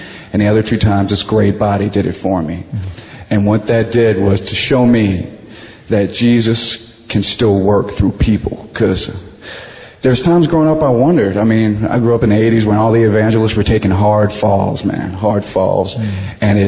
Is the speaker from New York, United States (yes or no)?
no; New Orleans, Louisiana, United States; moved away; I'm a believer. I struggle with alcoholism, and I'm from New Orleans. Me and my family came down from Katrina. And when I got here, I started embracing the Lord again.